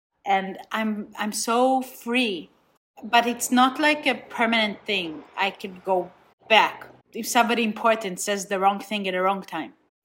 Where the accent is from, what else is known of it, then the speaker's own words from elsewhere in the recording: Nigeria; now in Israel; Second of all, I grew up in Nigeria, but I feel like Israel is like the main part of my identity. If I had to put it in a percentage, then I'm probably like 80% from here.